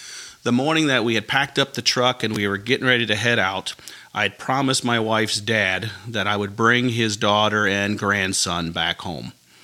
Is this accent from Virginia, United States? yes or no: yes; Norfolk, Virginia, United States; moved away as an adult; So I grew up in Norfolk, Virginia, but then I joined the Air Force, and Uncle Sam took me all over the world, eventually bringing me here to North Dakota.